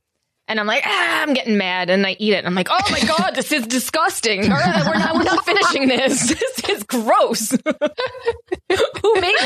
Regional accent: New York, United States; Some people say cicadas. I'm from Long Island. We say cicadas.

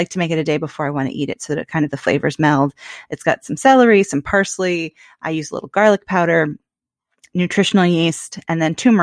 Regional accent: Portland, Oregon, United States; Basically, growing up in Portland, there's this product called Toby's Tofu Pate or Toby's Tofu Spread.

